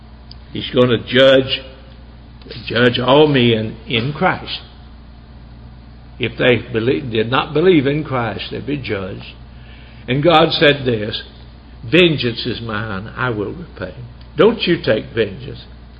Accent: Alabama, United States; Doris and I, when we were growing up in Alabama, we knew a preacher there.

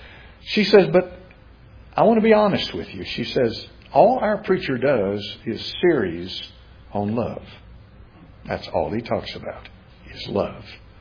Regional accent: Tennessee, United States; born there; I'm thankful I was born in East Tennessee.

